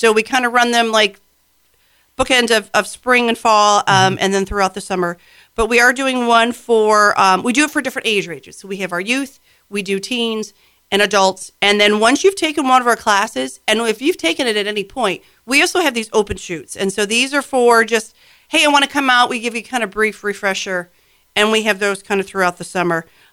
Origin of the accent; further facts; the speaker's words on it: Michigan, United States; I mean, I grew up in Michigan and we had it.